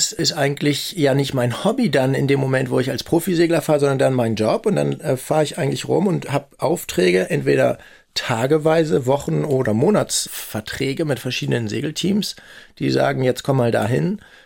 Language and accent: German; Oldenburg, Lower Saxony, Germany; auch aufgewachsen in Oldenburg in Niedersachsen